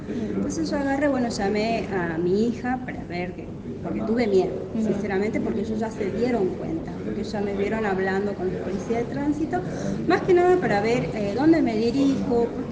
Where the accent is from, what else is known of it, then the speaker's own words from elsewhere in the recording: Perico, Jujuy, Argentina; yo también soy de Perico